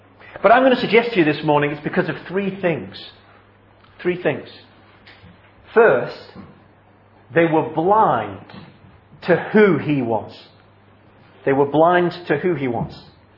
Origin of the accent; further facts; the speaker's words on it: Wigan, North West England, United Kingdom; My hometown is Wigan.